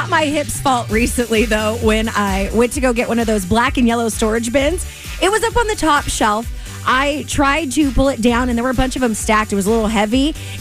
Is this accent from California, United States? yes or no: yes; Rancho Cucamonga, California, United States; I grew up in Rancho Cucamonga